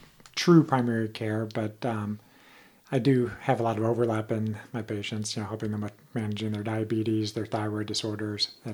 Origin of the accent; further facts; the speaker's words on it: St. Louis, Missouri, United States; I'm from St. Louis originally. I'm from South County, not too far from where your location is at.